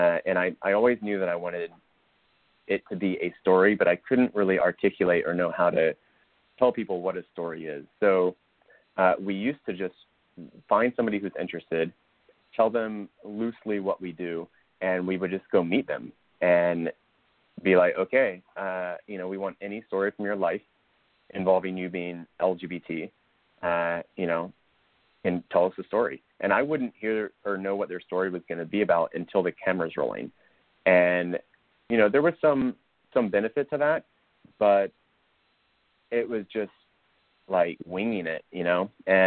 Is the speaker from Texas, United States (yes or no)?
yes; Driftwood, Texas, United States; and I'm like, well, I'm from Driftwood, Texas. And they're like, oh, it actually is a town.